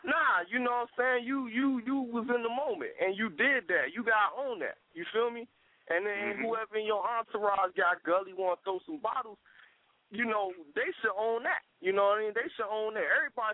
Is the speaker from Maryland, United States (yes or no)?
yes; Capitol Heights, Maryland, United States; that's really where I come from, you feel me? I'm from Capitol Heights, Maryland, you know what I'm saying? Right, I'm all across the street from Southeast.